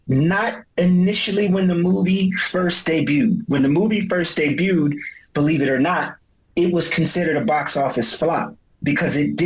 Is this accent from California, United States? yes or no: no; Willingboro, New Jersey, United States; It was me and 2 people from my hometown from Willingboro, … and ….